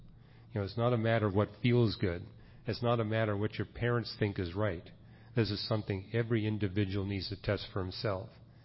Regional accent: Canada; I was born and raised in Canada, and Canada is predominantly atheistic in its religion, and that was the case of my parents.

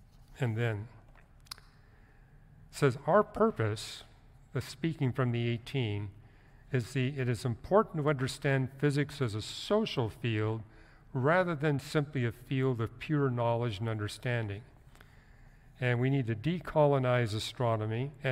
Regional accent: Vancouver, British Columbia, Canada; Growing up in Canada in the 1950s, they noticed that the hard sciences were dominated by people from wealthy homes. And I grew up in a really poor family in the slums of Vancouver.

